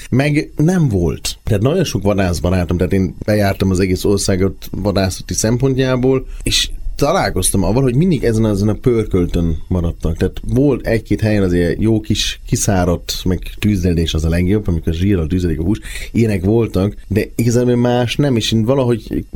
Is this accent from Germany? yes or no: yes; Germany; Falun nőttem fel, vagy vidéken Németországban, tehát mi nagyon közvetlen a természettel nőttünk fel